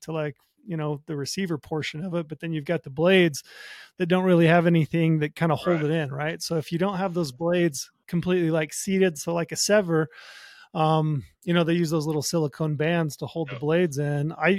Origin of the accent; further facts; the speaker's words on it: Utah, United States; I'm from Utah. I'm sitting in Southern Utah as I speak. I grew up here. Utah's a strange place.